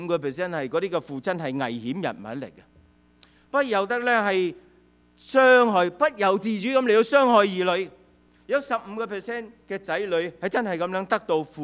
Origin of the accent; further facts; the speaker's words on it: China; 在我们中国人的社会里面，那个呢是重男轻女